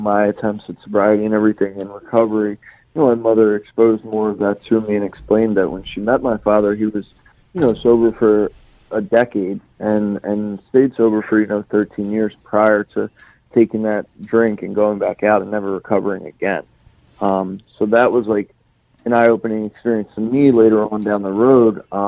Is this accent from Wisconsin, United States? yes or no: no; Lancaster, Pennsylvania, United States; also born or lived in Pittsburgh; So I was originally born in Pittsburgh, Pennsylvania. Shortly, like I would say like a year and a half old and 2 years old, I moved to Lancaster, Pennsylvania, and that's where I grew up